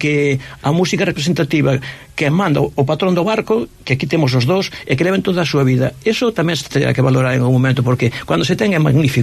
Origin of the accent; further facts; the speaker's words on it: Piñeira, Galicia, Spain; pois gano cheo porque eu son do Alto dos Pinos, ou seja, son de Piñeira